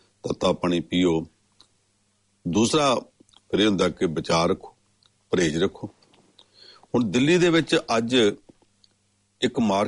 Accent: Punjab, India

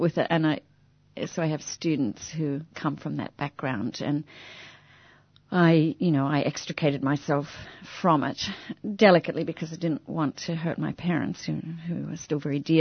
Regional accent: Queensland, Australia; now in South Carolina, United States; growing up in Queensland is very good practice for living in South Carolina in multiple ways.

